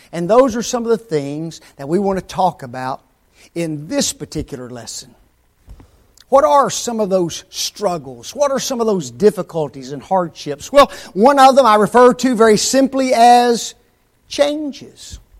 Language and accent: English; Memphis, Tennessee, United States; I grew up 24 years in Memphis. And I've only been back there as far as living maybe for about 2 or 3 years since then.